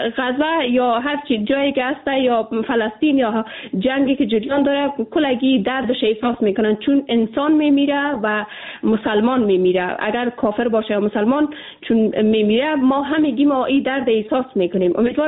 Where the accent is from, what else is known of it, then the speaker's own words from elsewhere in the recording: Afghanistan; ما به عنوان یک افغان